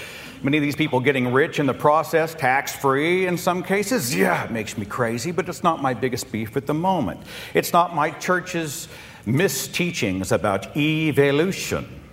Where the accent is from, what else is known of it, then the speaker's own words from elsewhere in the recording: Tulsa, Oklahoma, United States; I came all the way from Tulsa, Oklahoma, here to vent.